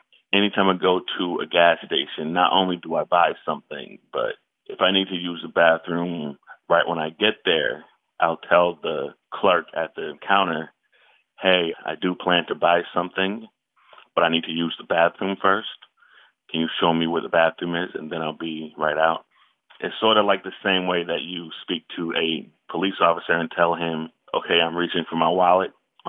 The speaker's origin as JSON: {"language": "English", "town": "Saginaw", "region": "Michigan", "country": "United States", "tie": "born or raised there", "lives_now": "New York City, United States", "said": "I am a journalist based in New York City, born and raised in Saginaw, Michigan."}